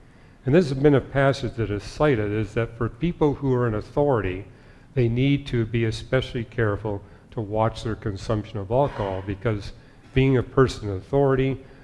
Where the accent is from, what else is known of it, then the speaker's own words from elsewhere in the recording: Canada; You know, I grew up in Canada